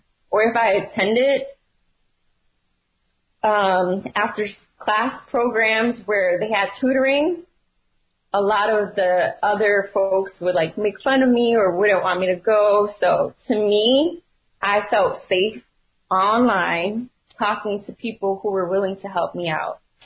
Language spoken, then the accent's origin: English; Philadelphia, Pennsylvania, United States; I grew up in North Philadelphia in a neighborhood called Badlands, which is in the Kensington Fairhair area in Philadelphia.